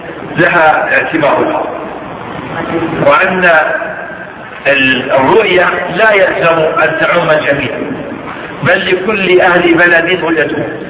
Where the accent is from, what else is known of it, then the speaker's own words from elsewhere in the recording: Saudi Arabia; لأن بلادنا الحجاز منطقة والجنوب منطقة والشمال